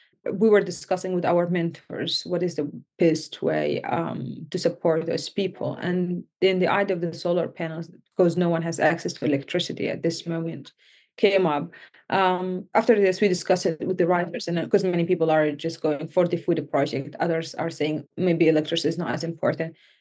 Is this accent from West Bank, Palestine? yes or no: no; Gaza Strip, Palestine; now in United Kingdom; I was born and raised in the Gaza Strip, currently based in the UK for the time being. I live here, but all my family are still in Gaza